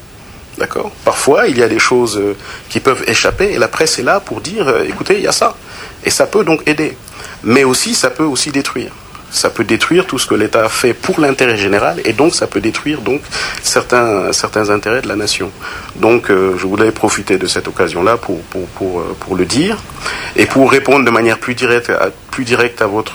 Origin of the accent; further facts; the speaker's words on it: Senegal; en tant que Sénégalais